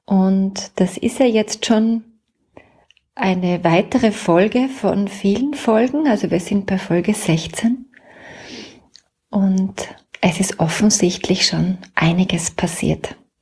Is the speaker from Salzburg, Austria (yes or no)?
yes; Salzburg, Austria; now in Vienna, Austria; Und hier in Wien, also ich bin ja Salzburgerin, aber schon lange in Wien.